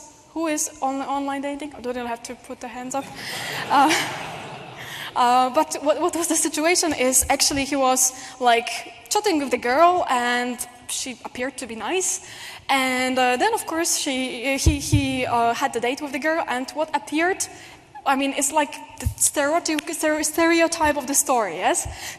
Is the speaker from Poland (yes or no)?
yes; Poland; English is a second language; First of all, of course … the surname clearly indicates that I'm somewhere from the Eastern countries, which means, in my case, it's Poland.